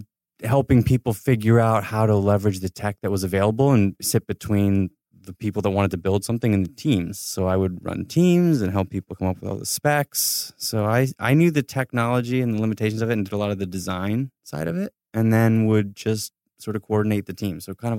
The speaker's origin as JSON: {"language": "English", "town": "Ithaca", "region": "New York", "country": "United States", "tie": "born or raised there", "moved": "yes", "lives_now": "Los Angeles, United States", "said": "No, I grew up in Ithaca, New York."}